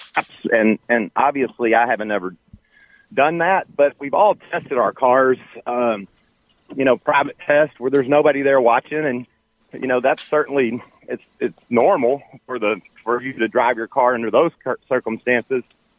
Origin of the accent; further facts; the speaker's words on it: Kentucky, United States; I'm from Kentucky. I knew it existed. You know, I knew it was a Southern thing